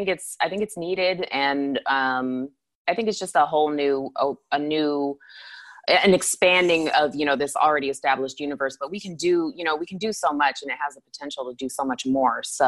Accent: Anchorage, Alaska, United States; Anchorage is beautiful, and I, you know, that's my hometown, and I still have family there, and that's great. And but it's like a nice place to visit now.

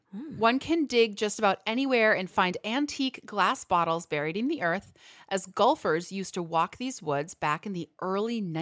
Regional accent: Eau Claire, Wisconsin, United States; I am from Eau Claire, Wisconsin.

